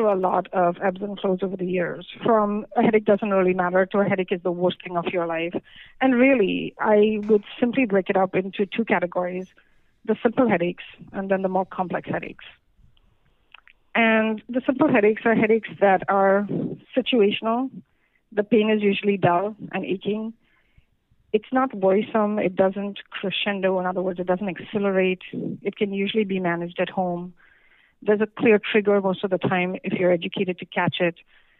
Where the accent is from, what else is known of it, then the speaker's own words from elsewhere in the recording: Mumbai, Maharashtra, India; So I was born and raised in Mumbai, India. And we lived with my grandparents